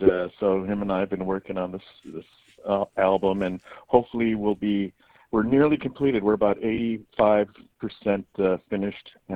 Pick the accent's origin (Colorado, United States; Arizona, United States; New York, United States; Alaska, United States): Alaska, United States; Bethel; now in Juneau, United States; I'm originally from Mumbretuk, which is Bethel, Alaska, and I've been playing music with … for about 27 years, and moved to here into Juneau